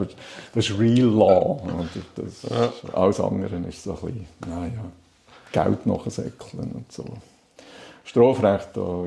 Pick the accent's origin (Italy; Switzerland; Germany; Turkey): Switzerland; Balsthal, Solothurn; now in Solothurn, Switzerland; Ich bin in Balstu aufgewachsen, Balstal. Das ist knapp 15 Kilometer von Solothurn weg, hinter den Bergen im Jura, Solothurner Jura.